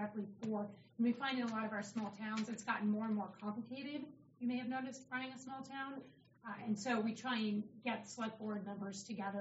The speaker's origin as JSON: {"language": "English", "town": "Wilmington", "country": "United States", "said": "And I know I'm from Wilmington, and we saw the same thing."}